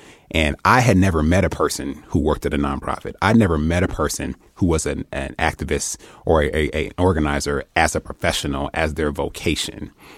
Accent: Detroit, Michigan, United States; She's white. I'm Black. I'm from Detroit. She's from Lansing.

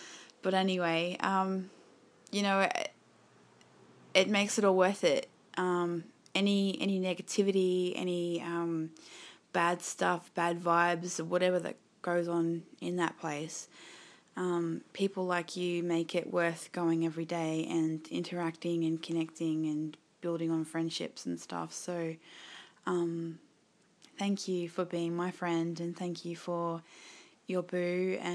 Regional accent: Australia; I think he just fancies my accent because I'm Australian.

